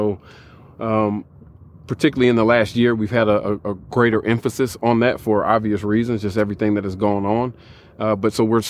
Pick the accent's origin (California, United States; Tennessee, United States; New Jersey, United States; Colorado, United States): Tennessee, United States; Nashville; I'm from Nashville, Tennessee.